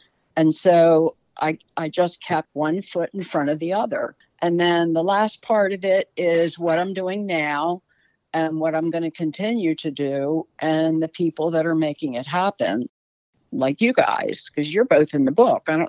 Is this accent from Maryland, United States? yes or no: yes; Baltimore, Maryland, United States; accent: Baltimore; Because I think it's a local story. I'm a local person. I got my Balmer accent.